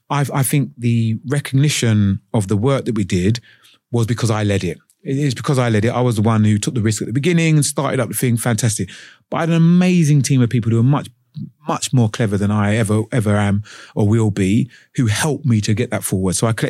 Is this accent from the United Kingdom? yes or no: yes; London, United Kingdom; growing up in East London, you were very aware of where you fitted in.